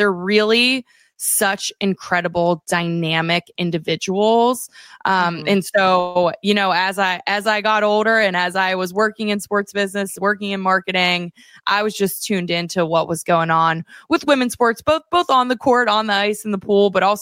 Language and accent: English; Pittsburgh, Pennsylvania, United States; So I'm from Pittsburgh, PA. I'm from a big family. I'm one of eight kids.